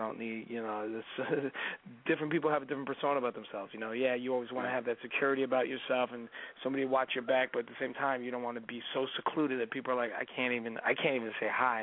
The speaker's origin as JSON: {"language": "English", "country": "Canada", "said": "being a Canadian recording artist sometimes is a lot of different challenges that you got to go through."}